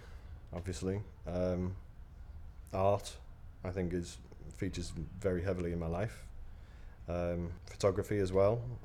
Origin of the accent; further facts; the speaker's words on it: Middlesbrough, North East England, United Kingdom; I'm from the north. I'm originally from Middlesbrough